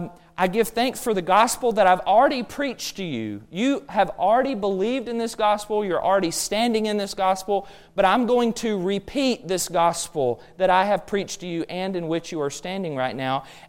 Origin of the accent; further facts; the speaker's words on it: Alabama, United States; I grew up in Alabama, but did my undergraduate work at Freed Hardeman in Tennessee, and then did my master's in Memphis.